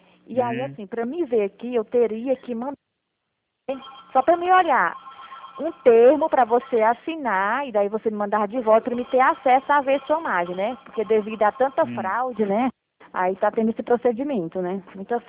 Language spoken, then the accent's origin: Portuguese; Franco da Rocha, São Paulo, Brazil; Ah, tá, porque eu sou daqui de São Paulo, né?